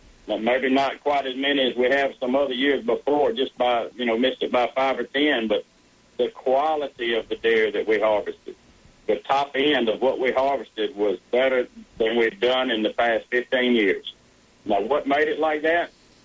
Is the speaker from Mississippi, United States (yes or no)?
yes; Natchez, Mississippi, United States; I grew up down here in Natchez, and I've been watching these floods my whole life.